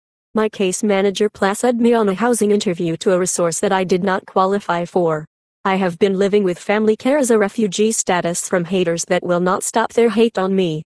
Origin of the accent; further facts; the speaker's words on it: San Bernardino, California, United States; born or raised there